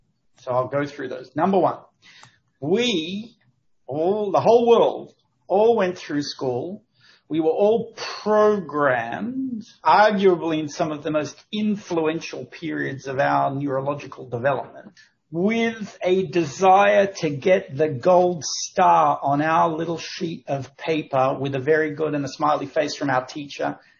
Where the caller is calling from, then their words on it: Richardson, Texas, United States; Harrison, I am in my office in Richardson, Texas, just north of Dallas.